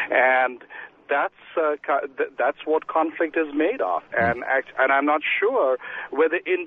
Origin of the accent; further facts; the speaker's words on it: India; I come from India